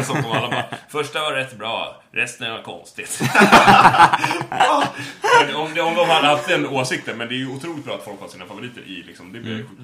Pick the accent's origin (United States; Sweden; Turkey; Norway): Sweden; jag som född och uppvuxen i Sverige och som knappt har varit utomlands skriver ju väldigt mycket om det amerikanska samhället och om Japan